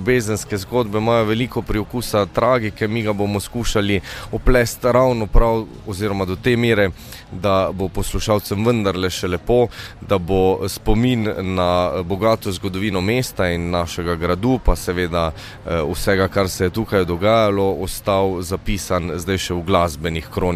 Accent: Celje, Savinja, Slovenia; mislim, da smo res doma v enem čudovitem mestu in da smo Celjani

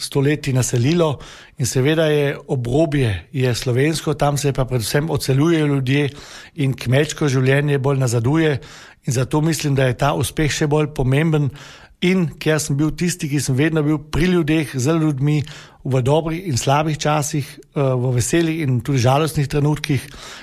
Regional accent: Trögern, Carinthia, Austria; Jaz prihajam iz Kort, to je bliže Jezerskemu kot Železni kapli

